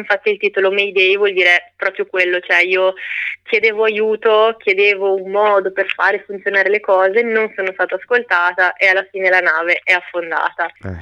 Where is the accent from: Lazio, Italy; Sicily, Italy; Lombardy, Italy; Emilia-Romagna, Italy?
Emilia-Romagna, Italy; Reggio Emilia; io adesso vivo a Reggio Emilia, cioè io sono nata e cresciuta a Reggio Emilia, ma ho origini salentine, mia mamma è salentina.